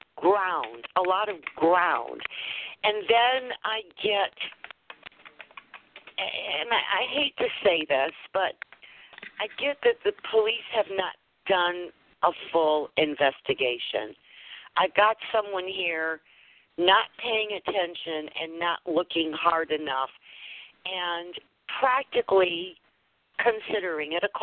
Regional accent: Michigan, United States; I'm from Michigan, so I don't know what you're talking about

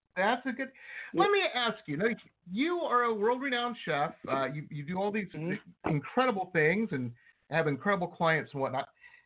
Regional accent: Detroit, Michigan, United States; I grew up in Detroit, so it could be worse, you know?

